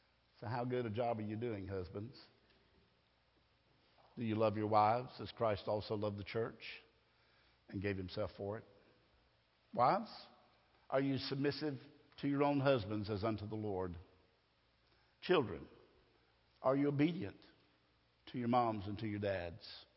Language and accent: English; United States; I'm an American, believe me, and I'm proud to be an American, but I'm not proud of what America has become.